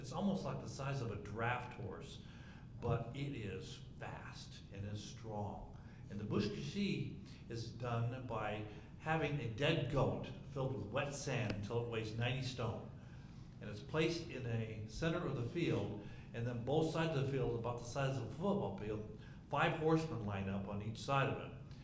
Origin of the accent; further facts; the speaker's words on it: Utah, United States; And I said, yes, I'm from Utah.